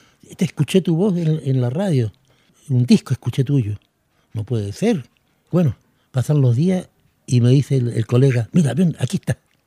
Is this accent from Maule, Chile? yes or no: yes; Curicó, Maule, Chile; born there; yo nací en Curicó.